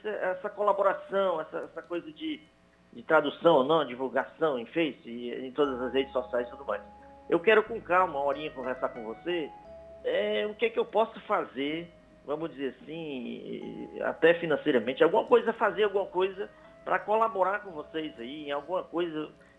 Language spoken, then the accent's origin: Portuguese; União, Piauí, Brazil; Você falou Maranhão, mas eu sou do Piauí, da cidade de União.